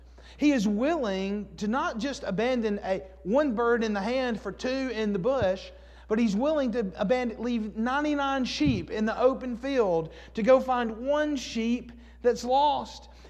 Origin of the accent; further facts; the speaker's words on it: Alabama, United States; growing up in Alabama and now living in Alabama, is that here in Alabama, we love a good idiom.